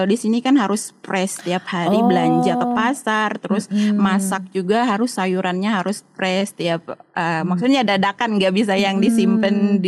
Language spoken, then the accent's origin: Indonesian; Majalengka, West Java, Indonesia; now in Hong Kong; saya asli dari Majalengka, Jawa Barat. Saya di Hong Kong sudah 11 tahun. Saya alumni Universitas Terbuka Hong Kong di sini.